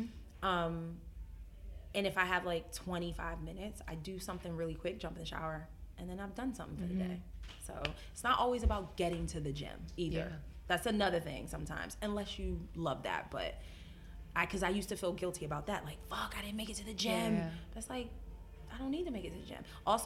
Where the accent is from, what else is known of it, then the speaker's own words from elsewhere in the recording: Philadelphia, Pennsylvania, United States; And marrying the man I married, it's like, I'm from Philadelphia.